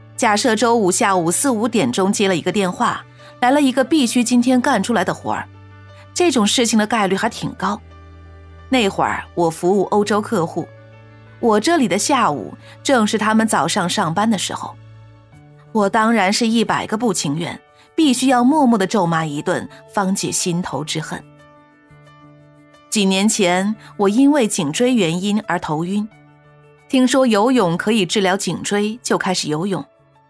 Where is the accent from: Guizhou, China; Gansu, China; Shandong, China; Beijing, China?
Beijing, China; 我小时候在北京的天桥长大